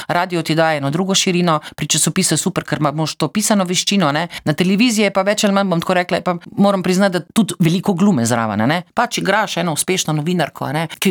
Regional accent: Maribor, Styria, Slovenia; accent: Styrian; ker imam štajerski naglas, ne, zaradi Maribora.

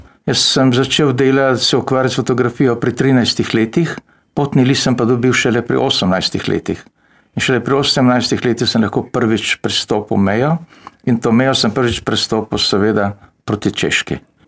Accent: Postojna, Littoral–Inner Carniola, Slovenia; also born or lived in Ljubljana; da sem Postojnčan, dokaj me poznajo, jaz sem se pač pri, ne, mislim, 4 ali 5 let sem imel, ko smo se preselili iz Ljubljane v Postojno, tako da sem preživljal osnovno šolo in gimnazijo v Postojni

